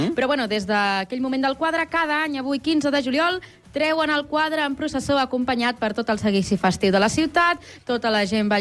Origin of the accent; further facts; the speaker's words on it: Tarragona, Catalonia, Spain; jo sóc super tarragonina, tarragonina de tota la vida